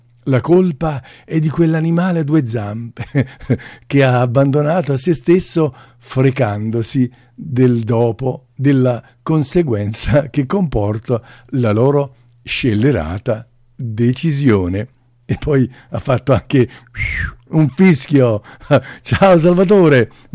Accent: Saviano, Campania, Italy; born there; lui era nato vicino al mio paesino, era di Sciano, io sono nato a Saviano.

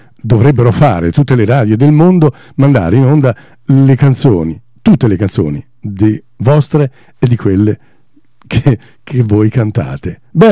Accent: Saviano, Campania, Italy; Io, il mio paese si chiama Saviano

